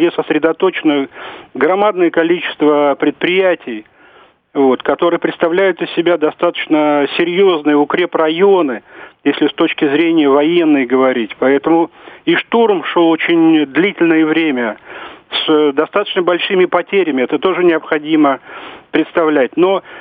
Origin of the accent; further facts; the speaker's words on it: Sevastopol, Ukraine; also born or lived in Kyiv; Жил в Севастополе, родился в Киеве. Поэтому, наверное, вот это и передалось.